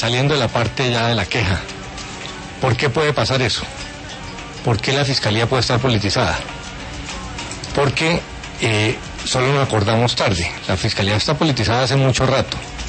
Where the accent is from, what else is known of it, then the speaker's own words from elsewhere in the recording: Colombia; Los que perdemos aquí somos los colombianos